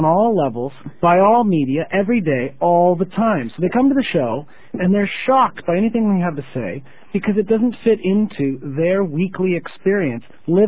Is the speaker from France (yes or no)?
no; Canada; I was, you know, born and raised in Canada, so hockey becomes a very big influence.